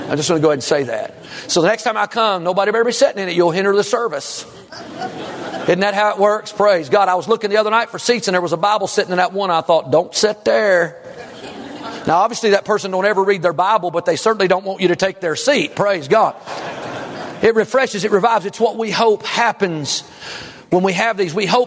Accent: Kentucky, United States; I remember growing up in South Central Kentucky, and it was all farmland, and we didn't own a farm, but in the summers we could be hired out to work

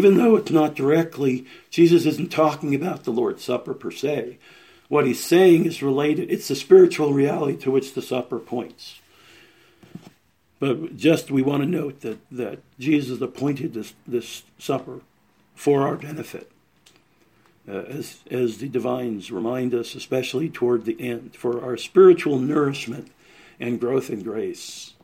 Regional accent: Scotland, United Kingdom; I'm Scottish, so I can say that.

